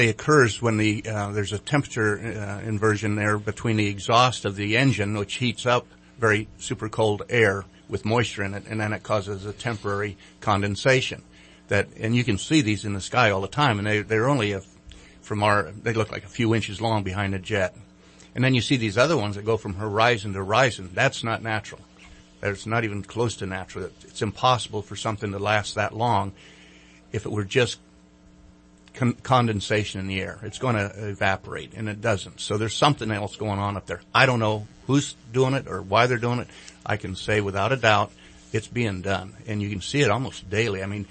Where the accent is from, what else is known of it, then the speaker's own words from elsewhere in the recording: California, United States; I grew up, I was born out here in Northern California and grew up here and a very outdoorsy type person